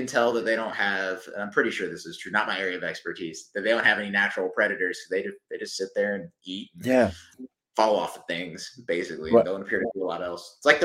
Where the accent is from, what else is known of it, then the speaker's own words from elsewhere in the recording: Virginia, United States; also born or lived in Texas; So I was born in Texas and grew up maybe one-third down there and two-thirds up here in Northern Virginia.